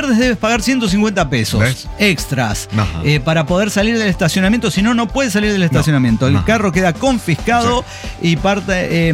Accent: Puebla, Mexico; Si soy de Puebla, ¿para qué voy a ir a un pueblo mágico de Puebla?

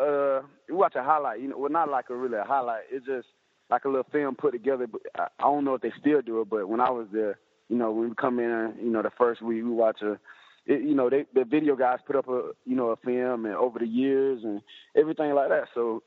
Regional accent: Georgia, United States; Hey, like I tell you, I'm from South Georgia, man.

